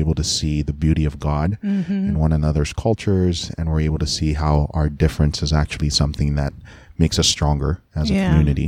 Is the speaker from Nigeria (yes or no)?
yes; Nigeria; true confession, growing up in Nigeria, I really thought that every African American was poor